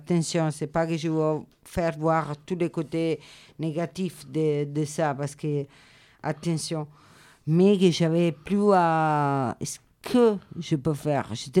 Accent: Marche, Italy; French is a second language; C'est pas le même du centre d'Italie, des Marche. Un petit village de Brassens

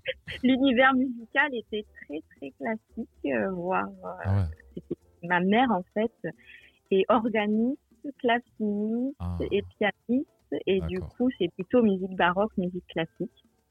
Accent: Montpellier, Occitanie, France; moi j'ai toujours été élevée dans la double culture, même si je suis née en France. Hein, je suis née à Montpellier exactement.

